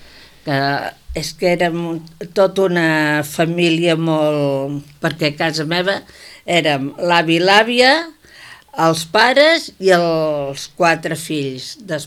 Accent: Barcelona, Catalonia, Spain; born there; A Barcelona, però...

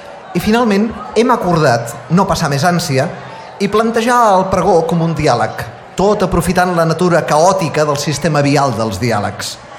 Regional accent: Sitges, Catalonia, Spain; Jo sí que he nascut a Sitges i faig bandera de sitgetà on vaig, només faltaria. Cal dir que sóc, però, un sitgetà una mica irregular

